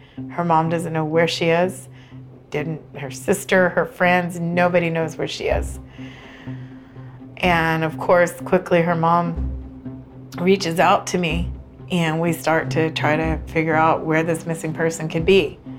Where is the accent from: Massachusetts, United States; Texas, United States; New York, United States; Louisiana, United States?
Texas, United States; New Braunfels; I'm from New Braunfels, Texas.